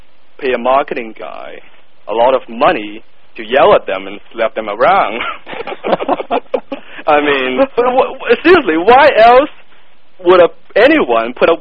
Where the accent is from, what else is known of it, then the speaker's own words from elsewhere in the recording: Hong Kong; English is a second language; now in North America; I moved from Hong Kong to North America years ago with no money, no connections, and not a word of the English language on my lips. As you can tell from my thick accent, English is not my first language. I had to learn it from scratch.